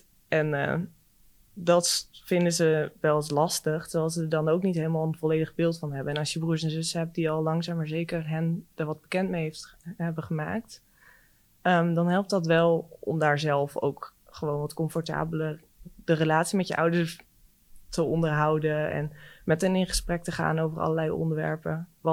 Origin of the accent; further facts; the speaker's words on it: Groningen, Netherlands; moved away as an adult; ik kom uit Groningen oorspronkelijk, van een boerderij in Noordwest-Groningen helemaal. En daar opgegroeid, het VWO gedaan en toen naar Amsterdam vertrokken voor mijn studie. En daar woon ik nu alweer 5 jaar met heel veel plezier in de stad.